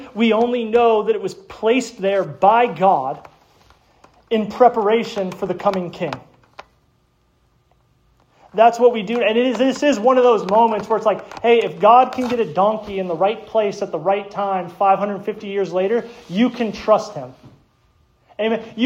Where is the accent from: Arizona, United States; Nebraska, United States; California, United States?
Arizona, United States; I was born and raised in Arizona